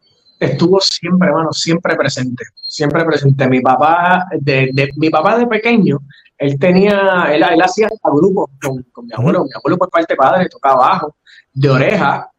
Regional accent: Carolina, Puerto Rico; now in Trujillo Alto, Puerto Rico; estoy en Trujillo Alto. Tan pronto yo salí de la casa de mi papá, que me hice de mi propiedad a comprar, me mudé para Trujillo Alto. Pero pues yo soy de Carolina.

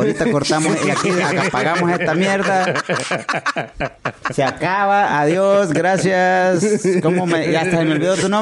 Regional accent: El Salvador; los salvadoreños somos o católicos, o evangélicos, o disque testigos de Jehová.

